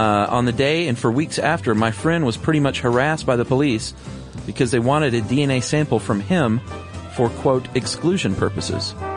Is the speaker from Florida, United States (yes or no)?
no; Yakima, Washington, United States; now in United Kingdom; I am from Yakima, Washington, but I've lived in the UK for the last decade.